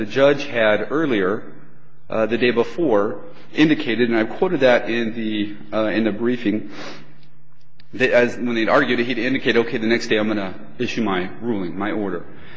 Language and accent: English; Utah, United States; He's from Idaho. I'm from Utah, so I wouldn't want him to pull me down.